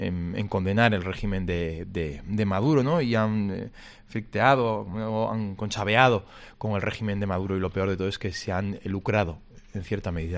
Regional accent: Navarre, Spain; Como navarro, como ribero y como defensor de mi tierra, ¿no? Y de la zona donde la que vivo, pues yo creo que yo quiero lo mejor para la Ribera, como, y evidentemente para Navarra

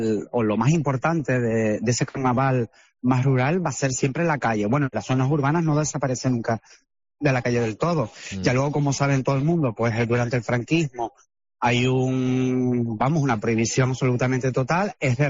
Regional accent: Canary Islands, Spain; en general como somos los canarios.

